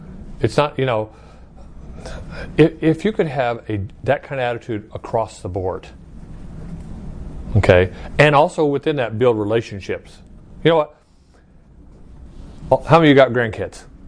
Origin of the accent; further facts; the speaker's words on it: Chandler, Arizona, United States; when I grew up in Chandler here in Arizona, you didn't have anything on Sunday or Wednesday nights.